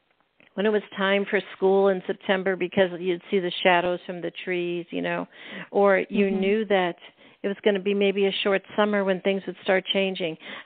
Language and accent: English; Pennsylvania, United States; I grew up in Pennsylvania in the mountains north of the Poconos, and I was always familiar with it.